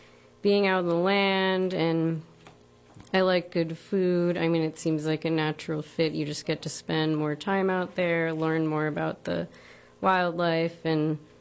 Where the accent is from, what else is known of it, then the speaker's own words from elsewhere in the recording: Voorheesville, New York, United States; I'm from Albany County, Voorheesville.